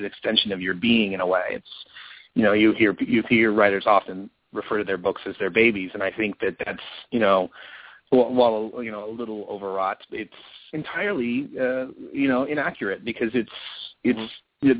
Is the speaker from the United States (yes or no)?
yes; California, United States; also born or lived in San Diego; but I have grown up in California primarily. I was born in San Diego.